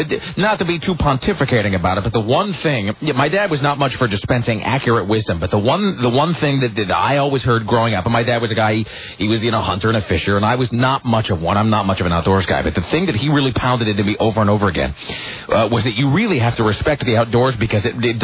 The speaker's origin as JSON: {"language": "English", "region": "Pacific Northwest", "country": "United States", "tie": "born or raised there", "said": "even growing up in the Northwest, it's going to be really difficult to figure out where the hell you are."}